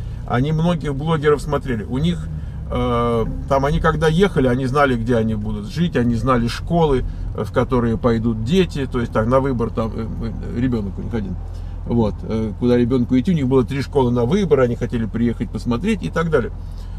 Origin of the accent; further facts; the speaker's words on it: Moscow, Russia; Мы приехали из Москвы. Мы всю жизнь жили в многоквартирных домах. То есть у нас никогда не было дома своего.